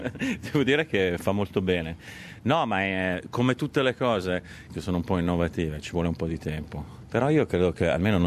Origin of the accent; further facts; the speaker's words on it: Australia; io sono australiano